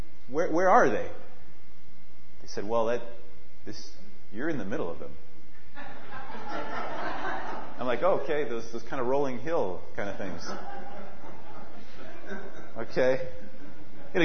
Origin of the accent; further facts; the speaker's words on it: Northwest, United States; Now, when I went to college on the East Coast, I'm from the Northwest.